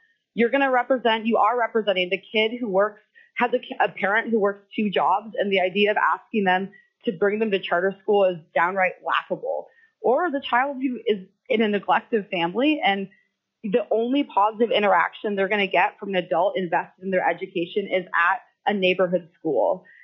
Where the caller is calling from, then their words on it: Fairbanks, Alaska, United States; I'm calling from Fairbanks, Alaska.